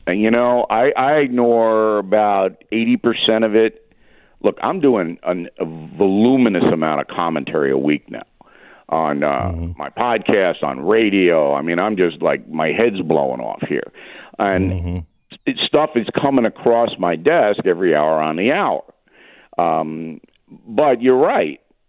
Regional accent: New York, United States; accent: New York; Are you making fun of my New York accent?

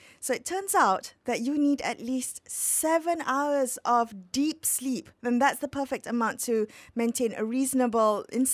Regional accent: Penang, Malaysia; Well, you know, when I was in Penang, growing up in Penang, you would pick up Hokkien no matter what

